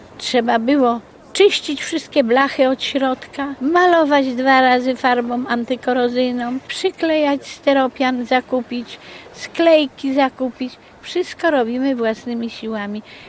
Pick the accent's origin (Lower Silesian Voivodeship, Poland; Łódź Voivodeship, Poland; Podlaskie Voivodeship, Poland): Łódź Voivodeship, Poland; Łódź; now in Gdynia, Poland; ja jestem łodzianką i moje żaglowanie zaczęło się w Łodzi.